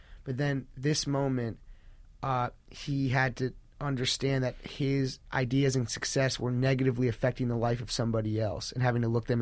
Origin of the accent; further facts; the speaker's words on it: Los Angeles, California, United States; Yeah, I grew up in Los Angeles, and I went to high school with, you know, people whose parents were studio heads and actors and things like this.